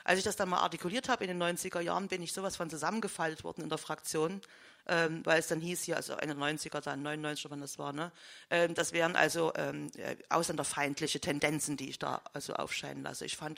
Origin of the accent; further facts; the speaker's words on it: Saxony, Germany; mit meinen Leuten meine ich Sachsen, mein Zuhause, meine Heimat, das sind meine Leute.